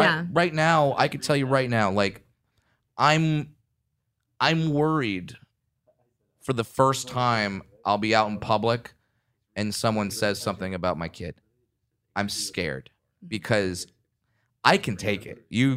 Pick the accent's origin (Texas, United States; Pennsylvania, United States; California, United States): California, United States; Yeah, but I was raised in Orange County, so we had like a 75% chance of getting that one right.